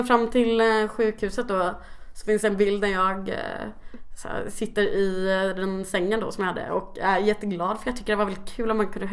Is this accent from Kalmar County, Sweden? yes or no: yes; Kalmar, Kalmar County, Sweden; jag kommer från Kalmar. Familj, två föräldrar, två syskon, jättebra relationer.